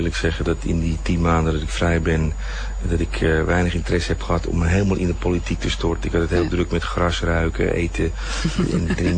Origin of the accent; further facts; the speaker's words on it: Haarlem, North Holland, Netherlands; born there; We hebben het gedaan in Haarlem, in mijn geboortestad.